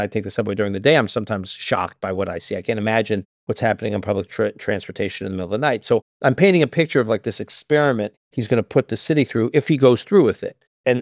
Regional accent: New York City, New York, United States; I say this as a New Yorker.

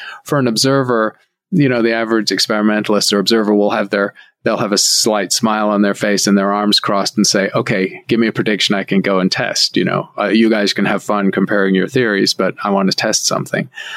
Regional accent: Scotland, United Kingdom; Well, actually, I'm a Scot, but if I used my original accent, you wouldn't understand some of the things I was saying.

